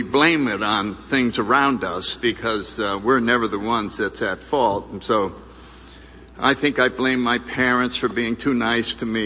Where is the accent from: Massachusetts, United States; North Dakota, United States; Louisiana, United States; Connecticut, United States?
Connecticut, United States; New Haven; I grew up in New Haven, Connecticut. I was born in 1931. The main event of my childhood was World War II.